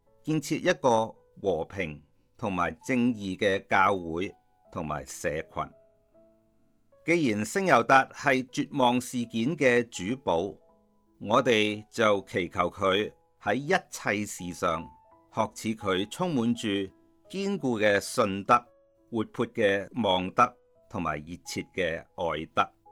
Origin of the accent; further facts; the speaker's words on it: North Point, Hong Kong Island, Hong Kong; 我出世的时候是一个公教的家庭，当时我家住在北角